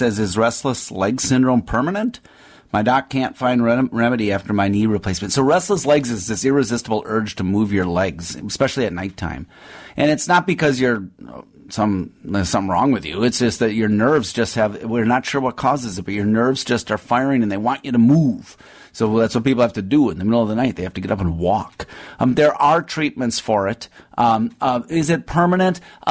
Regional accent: Minnesota, United States; We're from Minnesota. The correct term is pop.

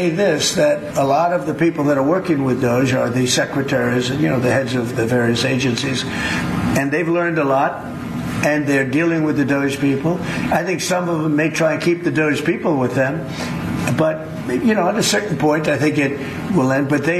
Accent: New York, United States; I would say Madison Square Garden because I grew up in New York and the garden is great.

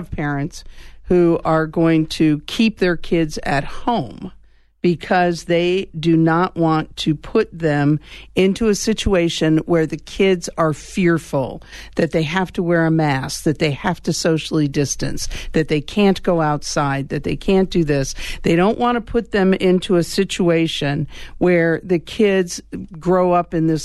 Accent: Panama; Yeah, I grew up in Panama during the riots, and we had to lay down on the seats of the bus.

